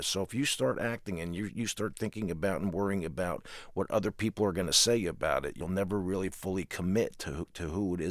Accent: New Jersey, United States; I'm a jock from New Jersey.

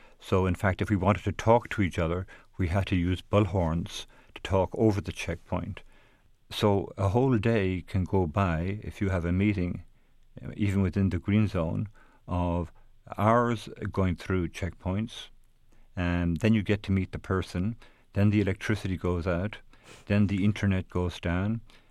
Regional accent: Ireland; also born or lived in Northern Ireland; I lived in Northern Ireland and I'm Irish and learned not to take sides

